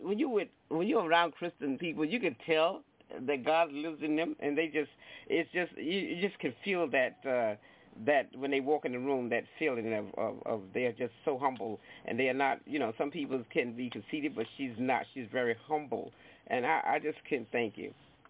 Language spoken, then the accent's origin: English; Chicago, Illinois, United States; I'm from Chicago.